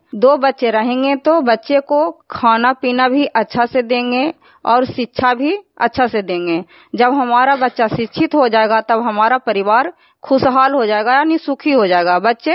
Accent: Usmanpur, Bihar, India; मैं ग्राम उस्मानपुर के रहने वाली हूँ।

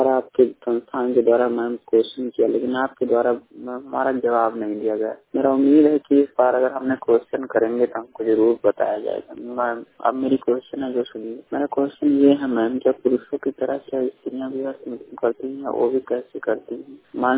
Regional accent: Uttar Pradesh, India; मैं यूपी जिला सिद्धार्थ नगर का रहने वाला हूँ।

